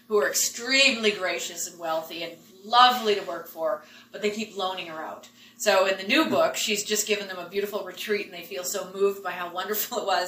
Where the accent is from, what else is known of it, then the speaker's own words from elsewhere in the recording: Smithers, British Columbia, Canada; So I grew up in Smithers